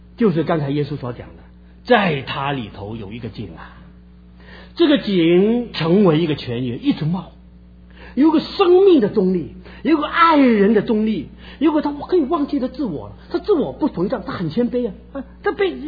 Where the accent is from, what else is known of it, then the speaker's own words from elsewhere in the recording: China; 你看我们中国人捆绑还不够多吗？